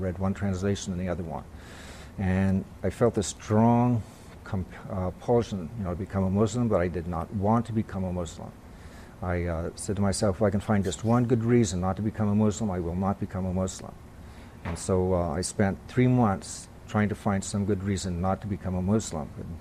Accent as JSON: {"language": "English", "town": "Houston", "region": "Texas", "country": "United States", "tie": "born or raised there", "said": "If I go back home, I go to Houston, because Houston's my home. I was born here in Texas, so if I go back home, that's where I go back home."}